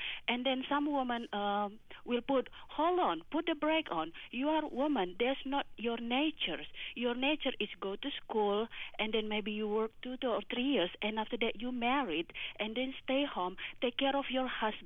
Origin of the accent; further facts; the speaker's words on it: Indonesia; English is a second language; I'm from Indonesia. When I was in Indonesia